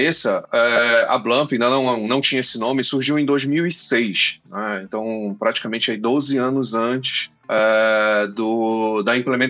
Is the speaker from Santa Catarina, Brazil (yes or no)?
no; Belém, Pará, Brazil; Eu sou de Belém.